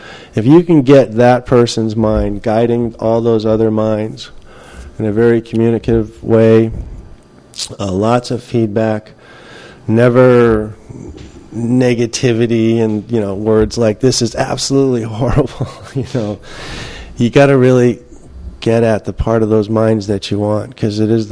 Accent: United States; I'm American. Americans aren't the most popular people in the world anymore.

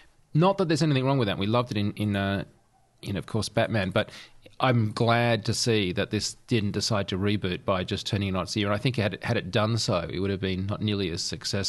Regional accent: Australia; It's funny for me being an Australian because Eric Banner

